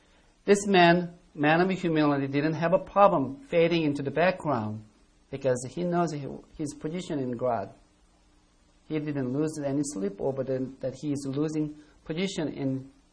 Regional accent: South Korea; Some of you can tell I'm from other country, and some of you think that I'm from Italy. No, I'm not from Italy. I'm from South Korea.

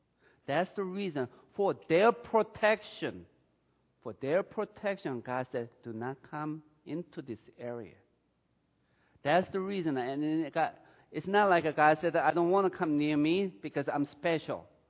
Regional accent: South Korea; When I was growing up in Korea, I didn't have that luxury.

